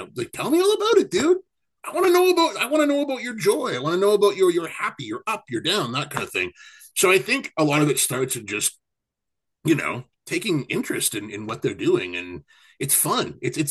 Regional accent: Vancouver, British Columbia, Canada; I grew up in Vancouver

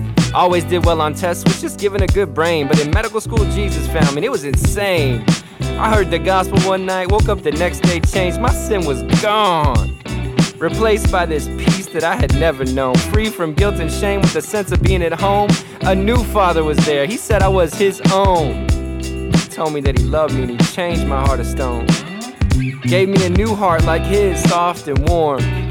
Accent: Las Vegas, Nevada, United States; I was raised in Sin City, that was appropriately named.

